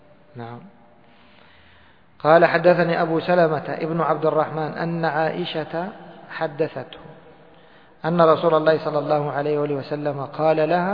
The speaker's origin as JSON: {"language": "Arabic", "country": "Egypt", "said": "طبعا منص هذا مشهور عندنا في مصر"}